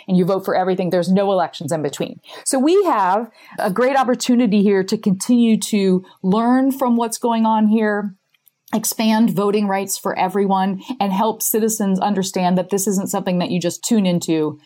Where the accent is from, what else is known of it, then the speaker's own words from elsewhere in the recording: Ohio, United States; My home state's Ohio.